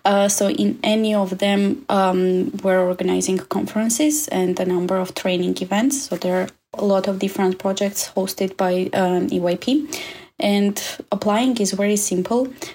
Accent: Armenia; I am originally from Armenia

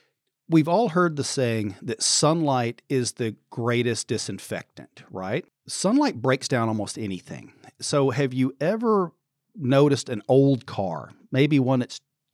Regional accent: Midwest, United States; So I'm from the Midwest, and we would carve a pumpkin sometime in early to mid-October.

